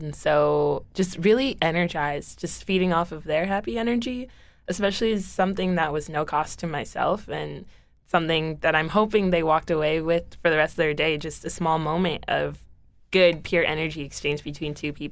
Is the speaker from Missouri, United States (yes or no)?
no; Maryland, United States; I grew up in Howard County, Maryland, which is not a very diverse place at all